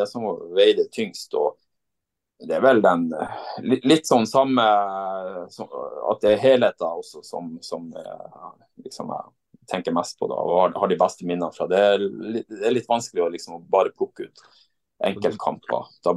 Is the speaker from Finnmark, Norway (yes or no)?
yes; Vadsø, Finnmark, Norway; Vi har hjemme i Vadsø så har vi ribbe